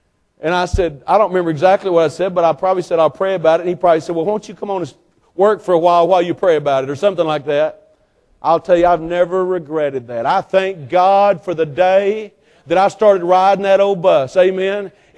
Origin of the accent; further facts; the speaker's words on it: Texas, United States; now in St. Clair, United States; We grew up in the Metroplex, but we've been in St. Clair, Missouri since 1977.